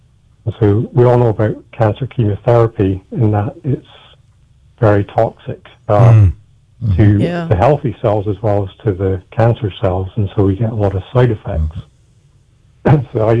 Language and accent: English; Scotland, United Kingdom; accent: Scottish; so I'm originally from Scotland. You probably maybe gathered that from my name and from my accent as well.